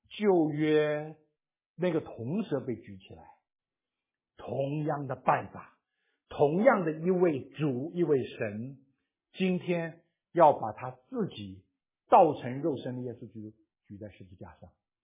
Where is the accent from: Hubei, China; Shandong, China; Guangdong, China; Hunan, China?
Guangdong, China; 天天出去拍拖啊，我广东人叫拍拖，出去拍拖多好啊